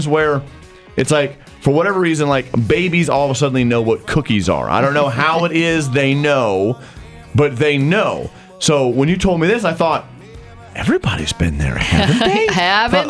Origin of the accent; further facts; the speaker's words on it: Madison, Indiana, United States; When I grew up in Indiana, there was literally one across the street from our house. I lived in Madison on the west side.